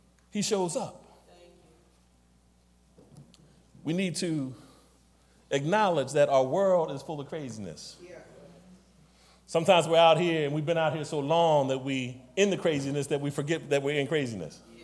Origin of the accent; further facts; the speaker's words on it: Philadelphia, Pennsylvania, United States; I'm born and raised. I'm from Philadelphia. Yeah. I grew up in Crestmont.